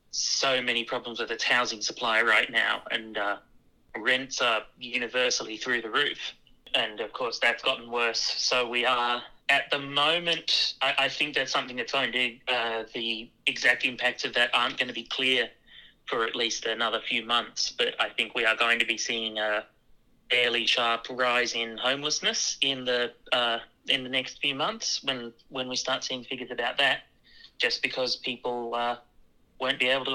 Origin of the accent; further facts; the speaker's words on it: Newcastle, New South Wales, Australia; I grew up in Newcastle